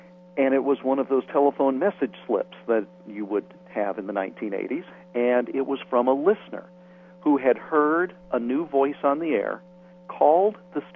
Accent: Iowa, United States; I know as a boy growing up in Iowa, I would sit with the AM radio at night

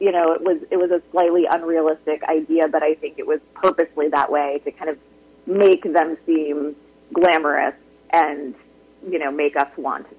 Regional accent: Midwest, United States; I grew up in the Midwest, I was engaged to my college sweetheart

